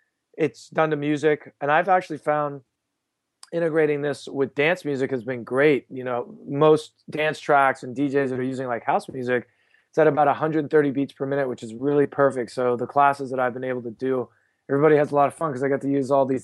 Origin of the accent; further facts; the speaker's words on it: Princeton, New Jersey, United States; I'm from Princeton, New Jersey.